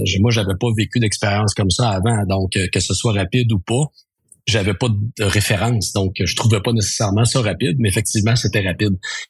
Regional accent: Quebec, Canada; J'étais à Montréal. Moi, je viens de la région de Rimouski, mais j'étais à Montréal à l'époque.

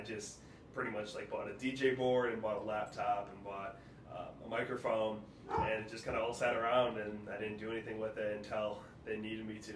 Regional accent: Detroit, Michigan, United States; now in Cleveland, United States; I'm originally from Detroit, but I also am now living in Cleveland

